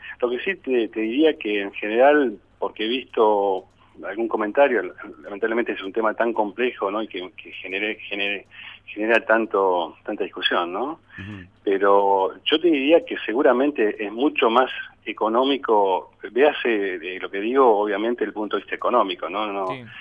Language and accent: Spanish; Argentina; como somos argentinos, en acaloradas discusiones.